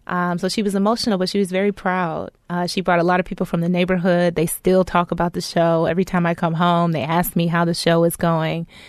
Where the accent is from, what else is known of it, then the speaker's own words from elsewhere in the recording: Cleveland, Ohio, United States; So I grew up in Cleveland in a really impoverished area on the east side